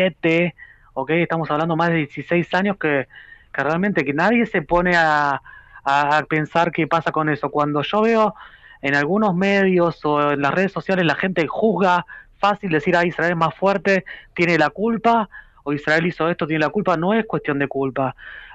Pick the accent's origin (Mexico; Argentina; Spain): Argentina; Rosario, Santa Fe; moved away as an adult; Yo personalmente voy a cumplir 42 años, o sea, viví 21 años en Rosario, nunca dejé